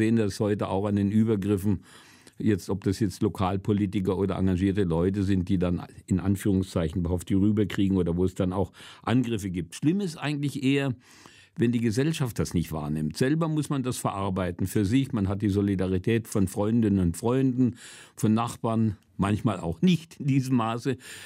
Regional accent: Wrocław, Lower Silesian Voivodeship, Poland; born there; Es war in meiner Geburtsstadt Breslau nicht anders wie in Dresden.

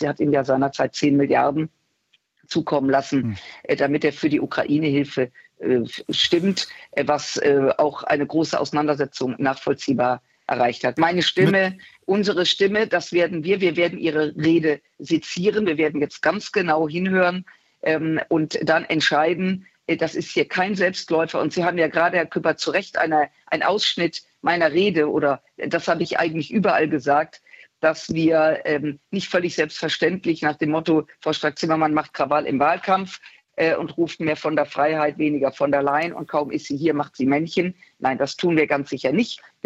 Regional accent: Rhineland, Germany; Also ich bin ja Rheinländerin und locker

